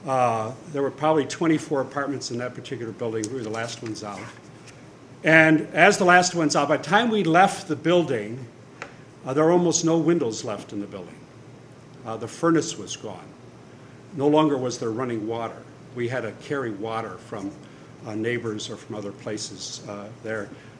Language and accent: English; Chicago, Illinois, United States; but it was where I grew up in the Humboldt Park area of Chicago. And it was a transition area, and it was a tenement area that had lots of apartment buildings and very densely populated.